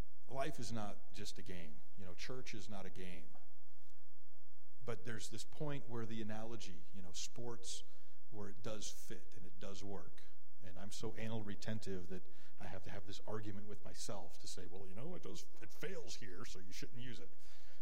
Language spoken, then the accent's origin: English; Chicago, Illinois, United States; There are people who hate me because I was born into a white middle-class family in Chicago.